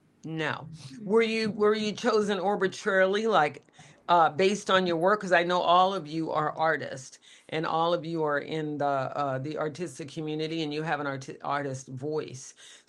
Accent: Texas, United States; I grew up in Texas and Mexicans taught me how to speak Spanish.

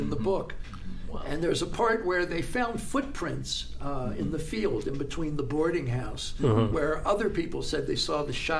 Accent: Oak Ridge, Tennessee, United States; born there; I was born in Oak Ridge, Tennessee, because my father was working at the Atomic Energy Commission.

